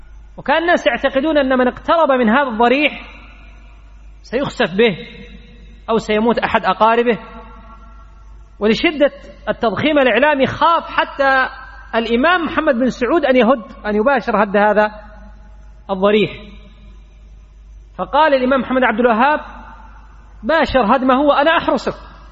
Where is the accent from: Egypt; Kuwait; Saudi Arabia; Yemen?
Yemen; عندنا في اليمن على ما عندنا من الخير وبلد الإيمان والحكمة